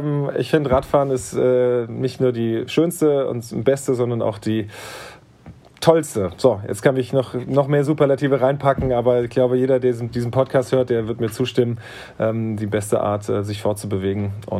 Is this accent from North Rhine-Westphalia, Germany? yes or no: no; Wiesbaden, Hesse, Germany; ich sag mal im Taunus beispielsweise, ich komme ja aus Wiesbaden, hat man so ein bisschen mehr Anreize